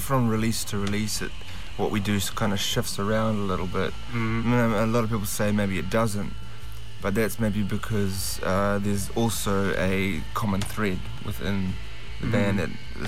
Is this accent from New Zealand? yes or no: yes; New Zealand; because I'm not from America, I'm from New Zealand.